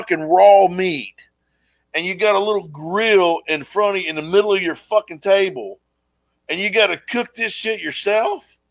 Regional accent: North Carolina, United States; I love to eat now, but I'm from North Carolina, so, you know, I'm real I like grits and, you know, biscuits and gravy and country ham.

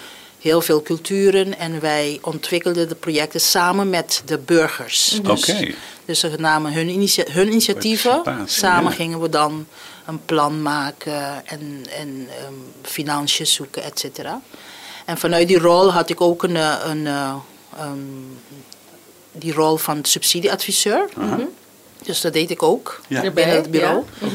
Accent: Curaçao; Ik ben op Curaçao geboren en getogen, hier opgegroeid, gestudeerd aan de Universiteit van de Nederlandse Telen toen. Ik heb bedrijfskunde gestudeerd en daarna ben ik naar Nederland gegaan.

